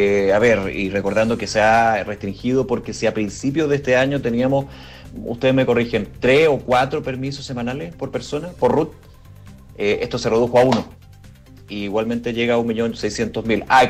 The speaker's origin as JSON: {"language": "Spanish", "country": "Chile"}